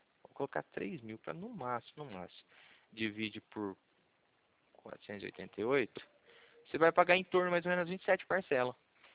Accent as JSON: {"language": "Portuguese", "town": "Cornélio Procópio", "region": "Paraná", "country": "Brazil", "said": "Eu sou de Cornélio Procópio."}